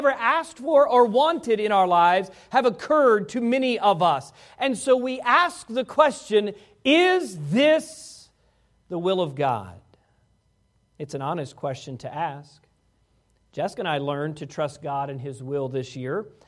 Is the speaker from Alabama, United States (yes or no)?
no; Virginia, United States; Friends of mine from back where I grew up in Virginia.